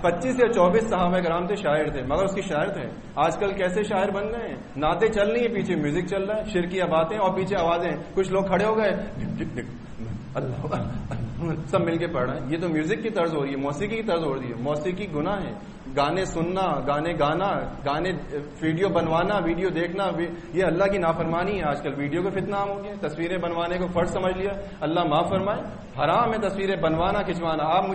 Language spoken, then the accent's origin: Urdu; Hyderabad, Sindh, Pakistan; now in Karachi, Pakistan; میرا شہر بھی حیدرآباد کا تھا، اب تو خیر میں کراچی چلا گیا ہوں. جب میں حیدرآباد سے